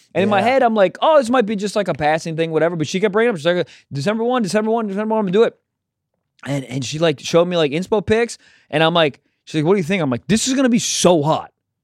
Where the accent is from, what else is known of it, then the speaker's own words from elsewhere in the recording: United States; I'm an adult. I'm an American. I pay taxes.